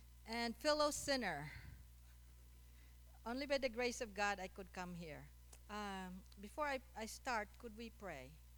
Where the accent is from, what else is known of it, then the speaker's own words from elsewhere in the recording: La Carlota, Negros Occidental, Philippines; I grew up in La Carlota in the Philippines with my mom and dad. I am one of nine children. I'm number eight. We were poor